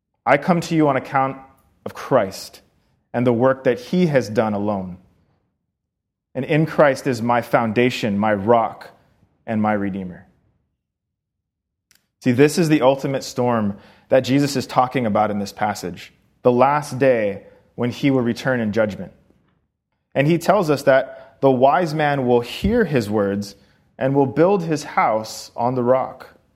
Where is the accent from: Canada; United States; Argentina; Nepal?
United States; Hawaii; I grew up in Hawaii, so I'm very familiar with it, built sandcastles all the time.